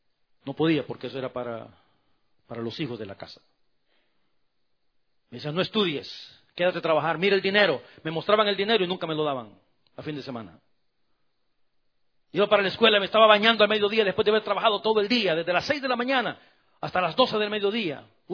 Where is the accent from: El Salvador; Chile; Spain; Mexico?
El Salvador; allá en mi país